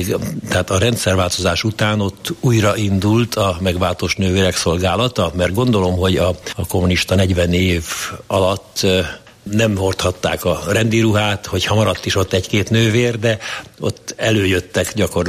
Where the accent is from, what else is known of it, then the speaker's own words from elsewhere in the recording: Budapest, Hungary; Én ott nőttem föl, a szomszédos mostani Ciszterci gimnáziumban voltam gimnazista